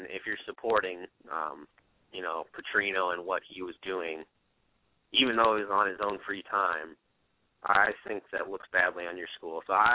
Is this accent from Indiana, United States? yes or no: yes; Indiana, United States; I'm from Northwest Indiana, but I'm actually a Cardinals fan because of family ties in Missouri. I grew up rooting for the Cardinals.